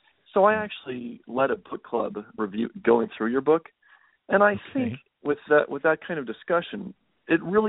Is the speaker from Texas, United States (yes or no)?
no; Colorado, United States; Okay, so I'm from Colorado.